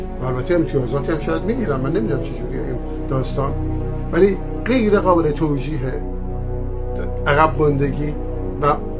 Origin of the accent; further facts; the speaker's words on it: Iran; ما ایرانی هستیم و این تموم نمیشه، این آغازشه. ما با آنچه میسازیم ایرانی هستیم، نه با آن که فقط از دست میدیم، یعنی زبان، خاطره، فرهنگ، هویت.